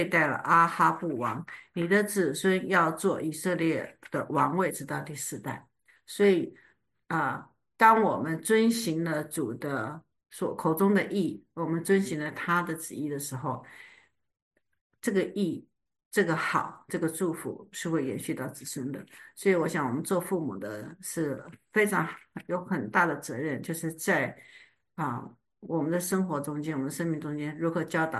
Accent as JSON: {"language": "Chinese", "region": "Chiayi", "country": "Taiwan", "tie": "born or raised there", "said": "我记得我是在台湾长大的嘛，那在我出生地嘉义的地方，"}